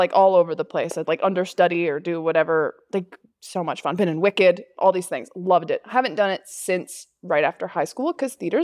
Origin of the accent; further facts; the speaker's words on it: Canada; I am from Canada.